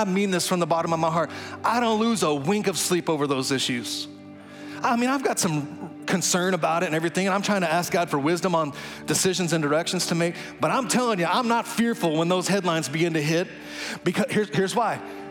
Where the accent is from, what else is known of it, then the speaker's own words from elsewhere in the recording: Texas, United States; when I was a kid growing up in the Texas Panhandle, I didn't have a smartphone.